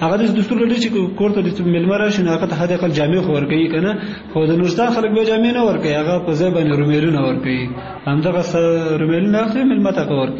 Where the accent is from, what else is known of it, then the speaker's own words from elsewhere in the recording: Kunar, Afghanistan; زه اصلا د کونړ ولایت اوسیدونکی یم